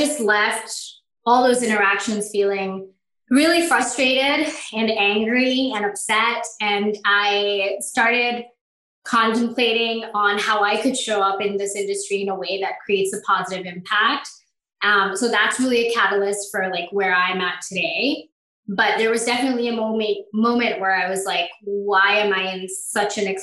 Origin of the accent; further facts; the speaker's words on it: Bangladesh; Yeah, so I'm originally from Bangladesh, which is the world's second largest garment manufacturer, second to China.